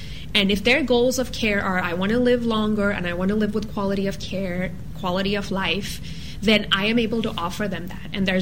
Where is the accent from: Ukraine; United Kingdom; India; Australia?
India; Pune, Maharashtra; moved away as an adult; now in United States; I was born and raised in India. Okay. I moved to the U.S. when I was, I want to say, 23 or 24 years old.